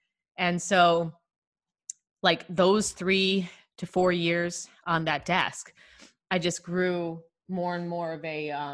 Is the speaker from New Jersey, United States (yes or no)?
no; Chicago, Illinois, United States; growing up in Chicago or Chicago area, you know, being a Bulls fan